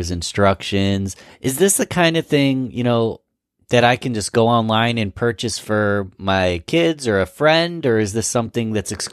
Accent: Rochester, New York, United States; You are a graduate of U of R, obviously Rochester being my hometown.

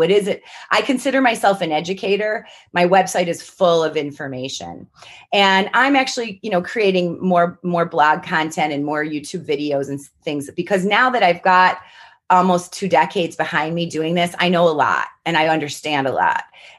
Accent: Rochester, New York, United States; So Rochester is my home. I've lived there my whole life. I grew up on Canisius Lake, and I've lived, you know, in all different suburbs, and I'm currently living in the city, which I love, love, love.

